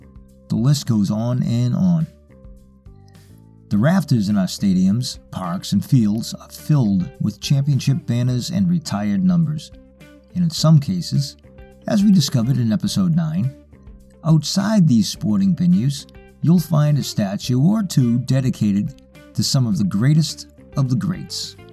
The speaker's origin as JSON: {"language": "English", "town": "Boston", "region": "Massachusetts", "country": "United States", "tie": "born or raised there", "said": "I grew up in Boston and have lived in the area my whole life."}